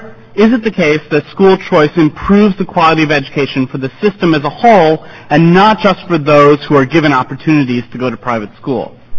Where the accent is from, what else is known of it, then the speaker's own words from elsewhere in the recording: Florida, United States; I come from Broward County in Florida, where I'm proud to say my vote has been counted at least three times.